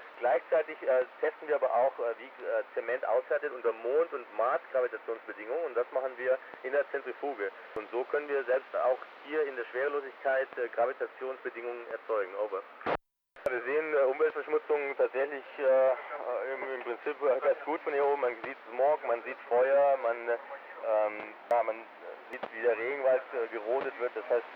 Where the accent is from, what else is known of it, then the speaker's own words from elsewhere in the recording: Künzelsau, Baden-Württemberg, Germany; also auch Künzelsau, wo ich herkomme